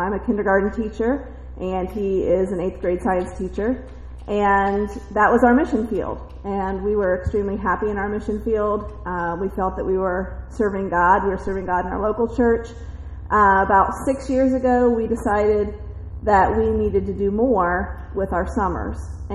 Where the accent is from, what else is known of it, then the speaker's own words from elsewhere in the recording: Ohio, United States; I was born and raised in Madison County, just west of Columbus. I went one county over for college and met Todd there and then dragged him back to Madison County with me.